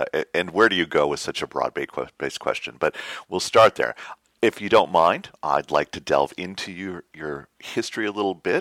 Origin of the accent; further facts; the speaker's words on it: South Dakota, United States; also born or lived in Iowa; I sure understand that, but I was born in Iowa and spent most of my life in South Dakota.